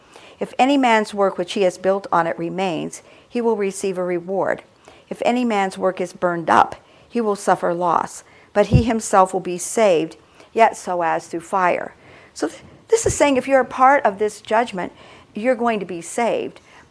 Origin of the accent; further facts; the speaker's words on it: United States; because I'm an American and we can do all kinds of stuff on our own